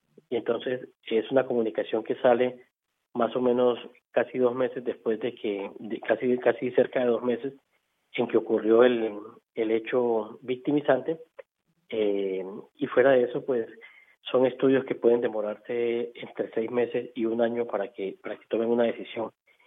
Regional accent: Santa Marta, Magdalena, Colombia; moved away as an adult; now in Berlin, Germany; yo tuve que salir de Santa Marta, que es mi ciudad natal, que es al norte de Colombia, dirigirme a Bogotá, que es la capital. Y después de unos 10 o 15 días, pues entonces tuve la oportunidad de salir hasta Alemania, y ahora estoy en Berlín.

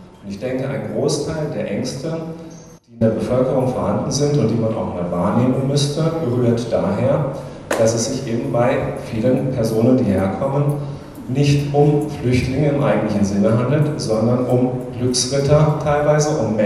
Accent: Freiburg, Baden-Württemberg, Germany; Ich bin in Freiburg zur Welt gekommen, genauso wie meine Kinder. Ich bin hier in Landwasser in den Kindergarten gegangen.

